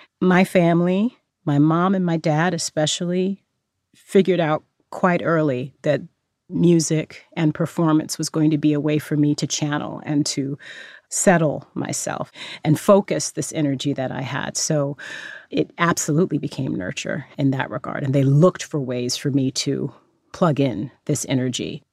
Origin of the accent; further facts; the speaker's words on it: Fresno, California, United States; It was hard because I was this kid from Fresno, California, who had gotten accepted to Juilliard.